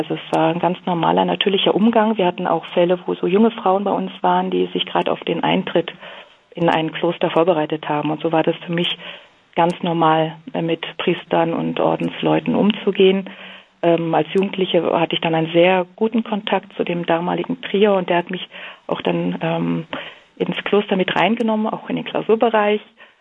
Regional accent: Berlin, Germany; born there; ich bin jetzt in Berlin geboren, habe halt koreanische Wurzeln. Und meine Mama, die kommt aus einer sehr tief religiösen, katholischen Familie.

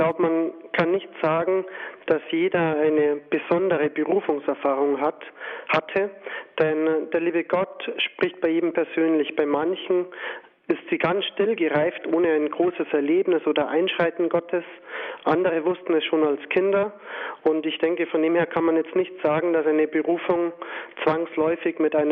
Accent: Erding, Bavaria, Germany; Ich war der älteste von 7 Kindern. Ich stamme aus Erding und habe Familie als wirklich etwas Schönes erlebt. Ich war dann als Kind schon Ministrant bei uns in Erding

